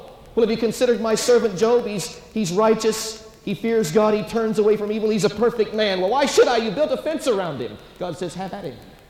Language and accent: English; Orlando, Florida, United States; I'm from Orlando, Florida. Folks, the world has moved to Orlando.